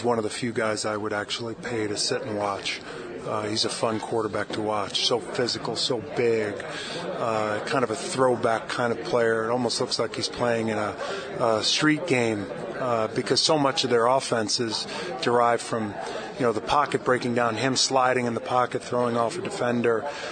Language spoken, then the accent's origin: English; Boston, Massachusetts, United States; We couldn't be any more different. I'm from Boston.